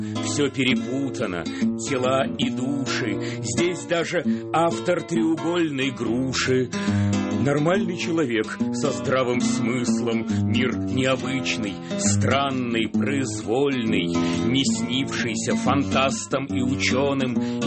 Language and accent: Russian; Russia; я родился в России, я здесь прожил всю жизнь, и никуда покамест, во всяком случае, отсюда деваться я не собираюсь. Это моя страна и мой язык.